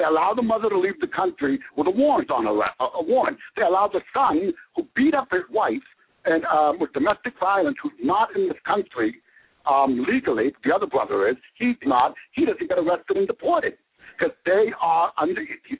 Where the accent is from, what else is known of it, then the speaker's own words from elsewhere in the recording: Boston, Massachusetts, United States; The Boston FBI is one of the most corrupt FBI outfits for years, and I'm from Boston, and we were told that for years.